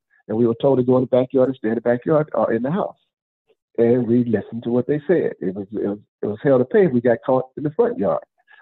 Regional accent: Compton, California, United States; growing up in Compton, and I'm sure you guys know this, you had all those swamps. And I grew up near the swamps.

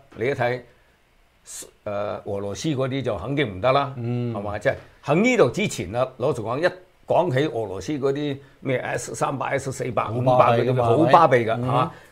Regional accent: China; 但係我哋中國人有句話就係親兄弟都有算明帳

